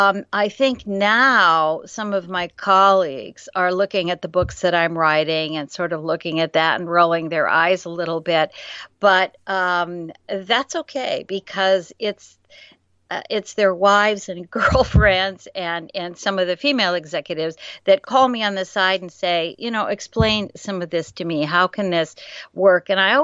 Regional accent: Ireland; look, I'm Irish, and so you don't want to get my Irish up.

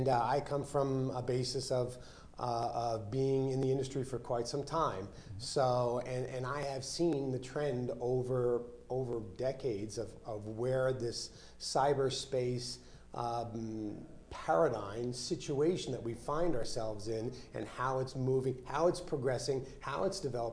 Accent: New York, United States; moved away as an adult; now in Colorado Springs, United States; So I'm here in the Springs. I've been here. I got stationed at Fort Carson in 1986. So although I'm from New York, I still, have been here for quite some time.

